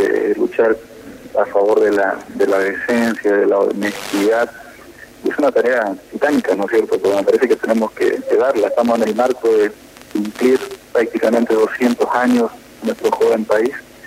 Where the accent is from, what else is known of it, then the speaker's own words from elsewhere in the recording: Argentina; Más allá de las diferencias políticas, ideológicas, todos somos argentinos.